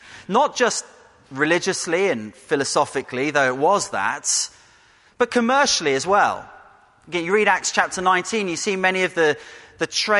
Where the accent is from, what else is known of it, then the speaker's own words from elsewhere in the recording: Birmingham, West Midlands, United Kingdom; I was coming back from where I grew up in Birmingham.